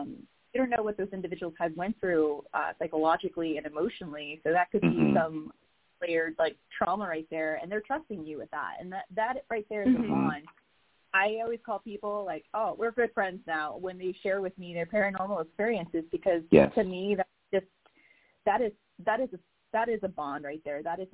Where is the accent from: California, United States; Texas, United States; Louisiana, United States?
Louisiana, United States; New Orleans; Well, I'm originally from New Orleans, so I'm from a spooky city already.